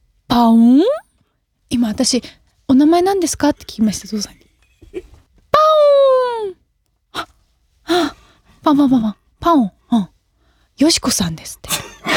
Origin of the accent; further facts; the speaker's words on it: Kansai, Japan; 関西出身なのでやっぱりユニバはめっちゃ行ってました。